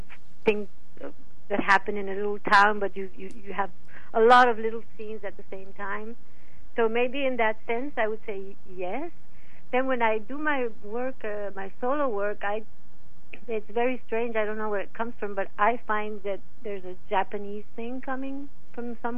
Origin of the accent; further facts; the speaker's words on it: Colombia; Because I come from South America. I come from Colombia.